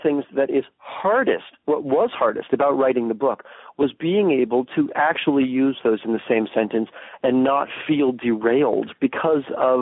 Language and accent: English; Los Angeles, California, United States; And I was born in Los Angeles, and I spent much of my childhood going to the tar pits